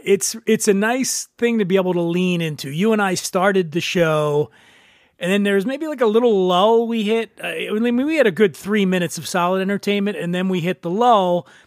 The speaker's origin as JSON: {"language": "English", "region": "East Coast", "country": "United States", "said": "I'm from the East Coast."}